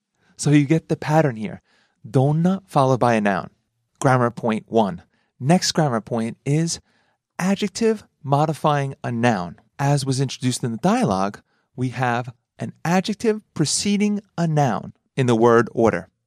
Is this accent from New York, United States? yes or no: yes; New York, United States; now in Japan; So, I was playing ice hockey here in Japan, and I'm from New York, so we play a little rough.